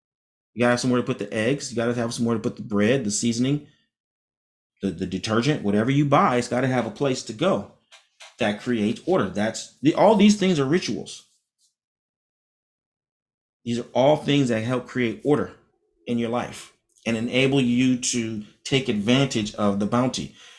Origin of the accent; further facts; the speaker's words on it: California, United States; now in Georgia, United States; I'm from California, but I live here in Georgia, and I see the significance of design in the roads here.